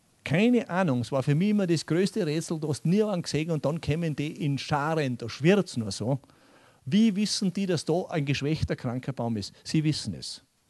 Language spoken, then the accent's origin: German; Salzburg, Austria; Das ist genau das Gleiche, wie wenn ich als Salzburger nach Vorarlberg komme.